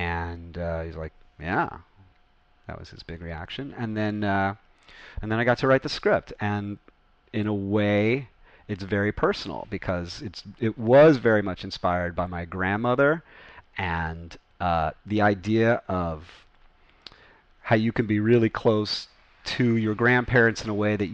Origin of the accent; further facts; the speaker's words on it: Malibu, California, United States; And I grew up in Malibu. Junior high school was just, everybody was a stoner surfer.